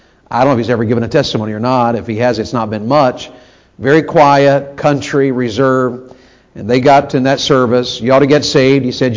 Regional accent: Tennessee, United States; I was raised in Tennessee, and we were country folks, and just mountain people, country people.

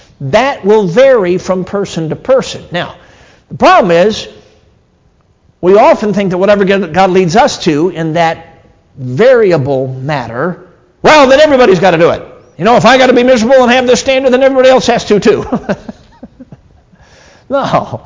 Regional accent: Durango, Colorado, United States; born there; I was born in Durango, Colorado, out there in the Rocky Mountains.

